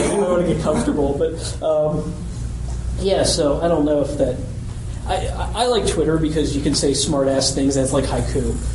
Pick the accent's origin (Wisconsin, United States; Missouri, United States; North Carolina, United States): North Carolina, United States; Charlotte; I'm from Charlotte. I was actually very surprised to find how far away this place was from where I was coming.